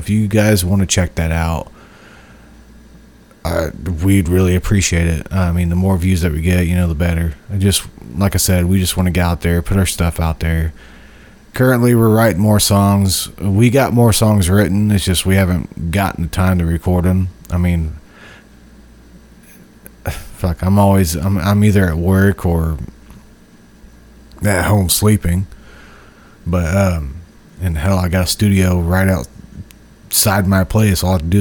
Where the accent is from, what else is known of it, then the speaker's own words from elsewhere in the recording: Illinois, United States; I'm fucking from Central Illinois, from a small town. I mean, I'm originally from a really small redneck town